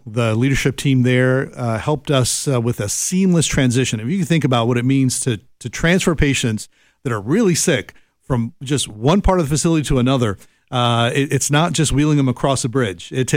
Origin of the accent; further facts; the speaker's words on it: Miami, Florida, United States; I grew up in Miami.